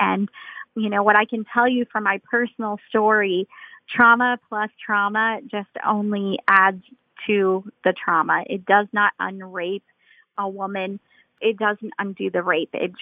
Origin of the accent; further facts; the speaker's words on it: Indiana, United States; I grew up in Indiana. I grew up in a pretty broken home.